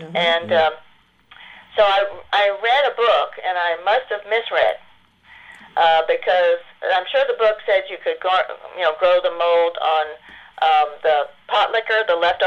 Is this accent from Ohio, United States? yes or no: no; Oak Ridge, Tennessee, United States; born there; I was born in Oak Ridge, Tennessee. I was actually the first baby born there in the hospital